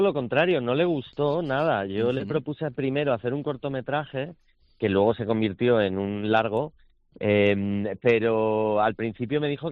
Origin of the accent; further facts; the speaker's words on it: Madrid, Community of Madrid, Spain; also born or lived in Santander / Suesa; Yo nazco en Santander, luego yo crecí en Madrid, pero bueno, para mí mi familia vive en Sueza y yo soy de Sueza, básicamente.